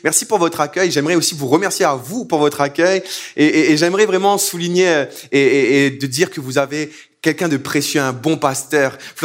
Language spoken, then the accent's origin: French; Réunion, France; Et oui, je viens de l'île de la Réunion. Qui sait où est l'île de la Réunion?